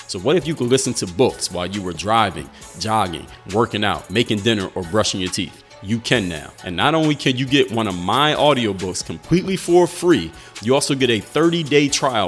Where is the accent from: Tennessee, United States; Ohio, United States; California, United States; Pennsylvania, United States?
Pennsylvania, United States; Philadelphia; Now, looking back, the fact that I'm from Philadelphia, for those who don't know, went to Engineering and Science High School, Penn State University for college